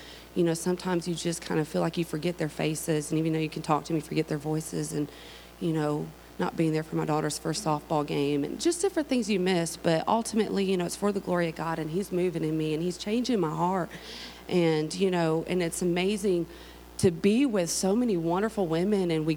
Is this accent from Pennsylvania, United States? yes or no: no; California, United States; also born or lived in North Carolina; now in Georgia, United States; I came from California about 15 years ago. We moved to North Carolina, and then from there we ended up in Georgia and lived there for about 13 years now.